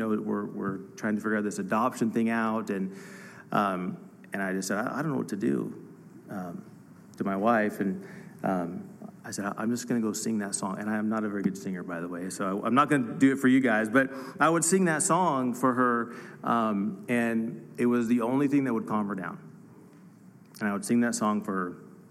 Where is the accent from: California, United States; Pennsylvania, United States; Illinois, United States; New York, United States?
California, United States; I'm actually from another state, and I am from California.